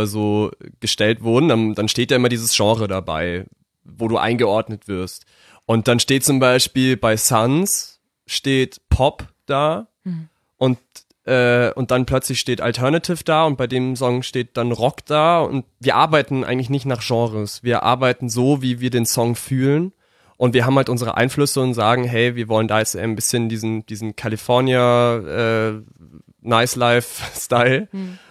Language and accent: German; Bavaria, Germany; weil München einfach ein bisschen bekannter ist als der Ammersee natürlich